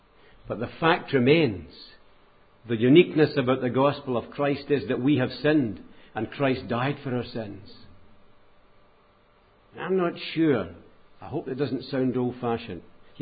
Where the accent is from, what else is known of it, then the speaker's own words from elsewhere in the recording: United States; it's not a heavy book, I'm an American